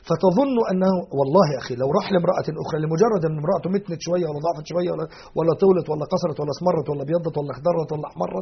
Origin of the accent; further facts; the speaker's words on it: Alexandria, Alexandria Governorate, Egypt; عندنا في أهل القاهرة أهل مصر إحنا نقول في الإسكندرية نصف رغيف